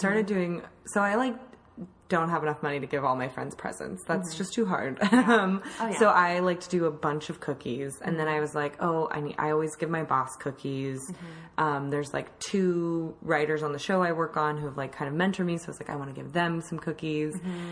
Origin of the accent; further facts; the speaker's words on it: Washington, United States; there's this like one nice hotel in my hometown, the Davenport